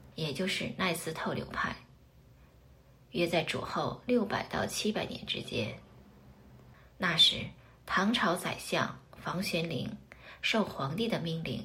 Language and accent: Chinese; China; 因着我们是生在中国，长在中国，直到今天还留在中国